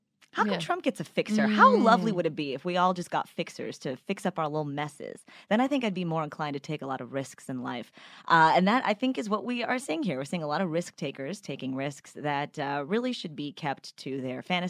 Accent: Texas, United States; Obviously, I'm a Texan. Shout out to all my Texans out there.

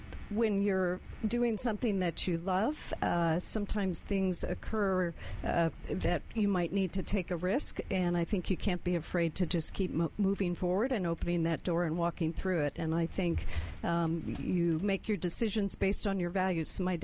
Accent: Cleveland, Ohio, United States; I'm from Cleveland, Ohio.

